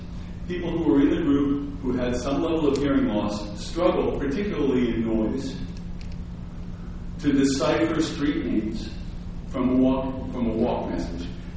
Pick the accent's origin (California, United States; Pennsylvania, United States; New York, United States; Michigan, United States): New York, United States; New York City; I'm a New Yorker, I grew up in the city